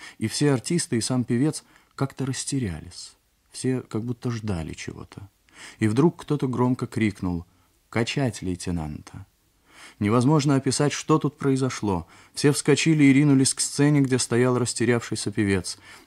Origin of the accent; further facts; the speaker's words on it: Latvia; Russian is a second language; Мне не пришлось совершить подвиги на фронте, но мы, латышские девушки